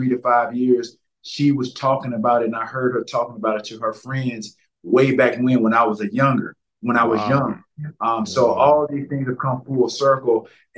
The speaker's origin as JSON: {"language": "English", "region": "the South", "country": "United States", "tie": "born or raised there", "said": "Growing up in the South, Jalen, you played with a number of athletes."}